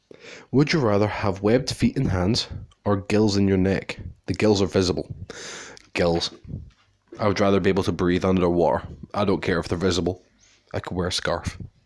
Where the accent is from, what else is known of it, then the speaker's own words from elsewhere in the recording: Scotland, United Kingdom; I'm from Scotland, which is in Britain.